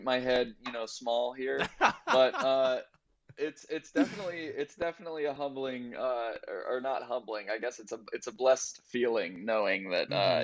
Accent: the South, United States; I mean, I grew up in the South. I love country music

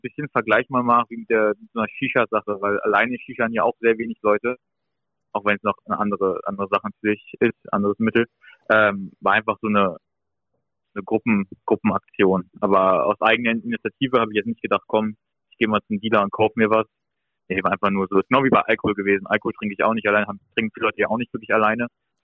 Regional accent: Berlin, Germany; ich bin ja aus Berlin

